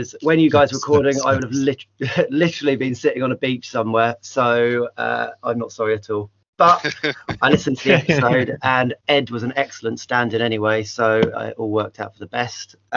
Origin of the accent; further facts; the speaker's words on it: South East England, United Kingdom; Yeah, I grew up on the South Coast, just down near Brighton